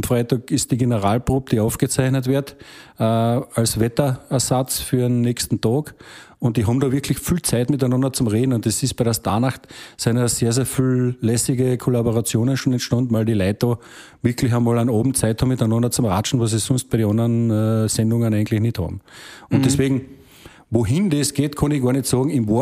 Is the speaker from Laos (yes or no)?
no; Austria; Und es gibt so viele coole Veranstalter bei uns in Österreich.